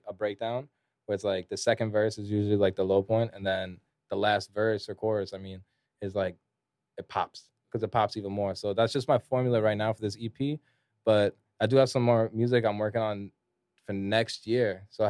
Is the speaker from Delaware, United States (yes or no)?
no; New York, United States; Yeah, I was born and raised in Queens.